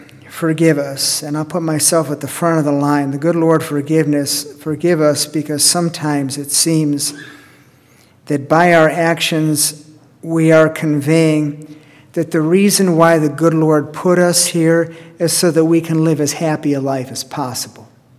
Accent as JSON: {"language": "English", "town": "Chicago", "region": "Illinois", "country": "United States", "tie": "born or raised there", "said": "it makes me think of the Chicago Bears, my hometown team."}